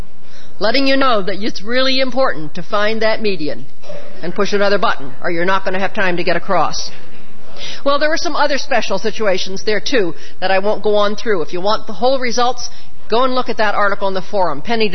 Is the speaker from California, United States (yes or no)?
no; Massachusetts, United States; Massachusetts being a leading example, and I come from Massachusetts